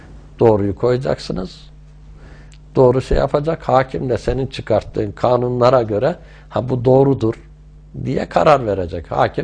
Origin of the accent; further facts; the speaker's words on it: Tokat, Turkey; Ben Tokat doğumluyum. Lise öğrenimine kadar Tokat'ta kaldım.